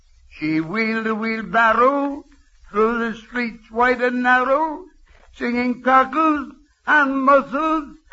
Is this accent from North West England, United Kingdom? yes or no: yes; Liverpool, North West England, United Kingdom; born there; also born or lived in Dublin, Ireland; I was born in Liverpool, but my mother was born in Ireland, and I received my education in the city of Dublin.